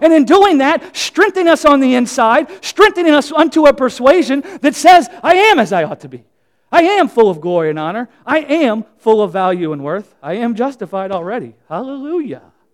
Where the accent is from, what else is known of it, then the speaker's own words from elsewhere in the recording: United States; Listen, guys, I'm American, and I love America.